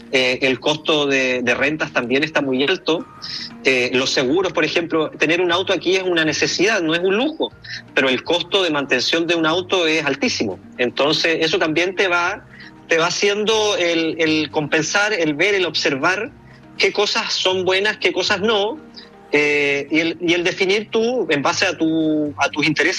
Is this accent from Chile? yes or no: yes; Punta Arenas, Magallanes, Chile; yo soy de la Patagonia, yo soy de Punta Arenas, de la región de Magallanes, la ciudad que mira la Antártica